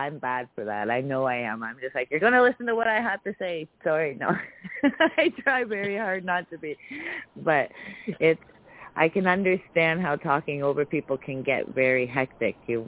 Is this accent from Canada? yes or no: yes; Canada; I'm from Canada.